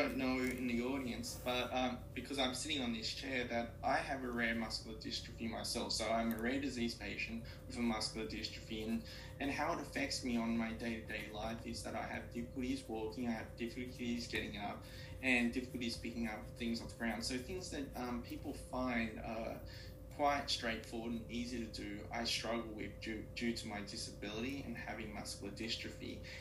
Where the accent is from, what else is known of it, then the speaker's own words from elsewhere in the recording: Australia; accent: Australian; I grew up in Australia, and that's the reason why I have an Australian accent, as the audience probably can already tell. And so I grew up in Australia